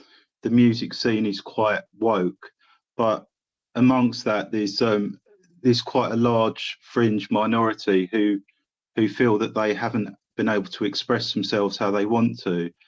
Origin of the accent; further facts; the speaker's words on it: Southend, East of England, United Kingdom; we're from Southend